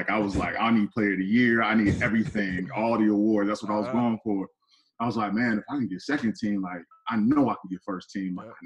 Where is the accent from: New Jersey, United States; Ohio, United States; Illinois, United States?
Illinois, United States; Joliet; like I grew up in Joliet, we were the number one team in the state for so long.